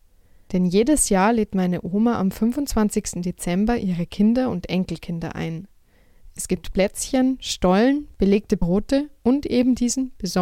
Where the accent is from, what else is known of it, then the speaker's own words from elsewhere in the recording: Bavaria, Germany; Sie sitzt in ihrer sonnendurchfluteten Küche in meiner Heimatstadt in Niederbayern.